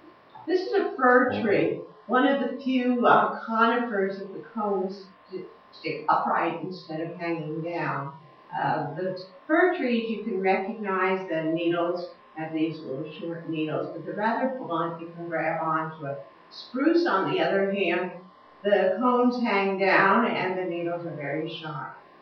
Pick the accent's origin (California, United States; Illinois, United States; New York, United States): California, United States; we have relative of this back home. I'm from California.